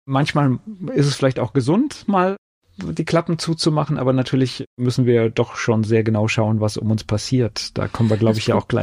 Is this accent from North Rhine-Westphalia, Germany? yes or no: yes; North Rhine-Westphalia, Germany; born there; komme ja auch gebürtig aus Nordrhein-Westfalen.